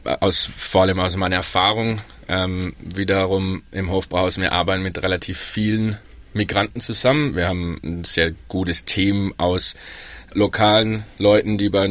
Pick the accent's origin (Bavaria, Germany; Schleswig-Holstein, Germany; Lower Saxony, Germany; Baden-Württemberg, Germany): Baden-Württemberg, Germany; accent: Baden; ich bin aus dem Kraichgau, was direkt an Württemberg angrenzt, in der Gegend Heilbronn, Heidelberg, Mannheim, Stuttgart. Und dadurch bin ich doch schon von Geburt an mit dem Badischen, sowohl auch mit dem schwäbischen Dialekt aufgewachsen.